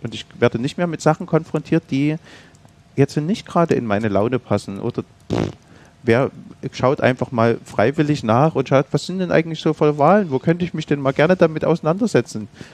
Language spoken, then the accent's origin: German; Saxony, Germany; ich komme aus Mittelsachsen, wohne in Flöha